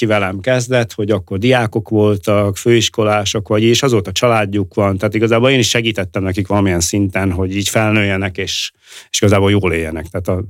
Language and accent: Hungarian; Southern Slovakia, Slovakia; és mivel igazából mi, mint felvidéki magyarok, ugye, akkor igazából az ember azért körülveszi magát, főleg magyarral